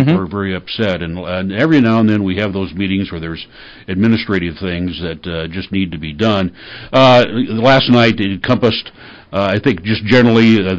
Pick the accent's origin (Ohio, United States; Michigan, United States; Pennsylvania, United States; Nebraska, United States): Nebraska, United States; North Platte; I am pretty much a lifelong resident. I was raised in North Platte, Nebraska. I graduated high school here in 67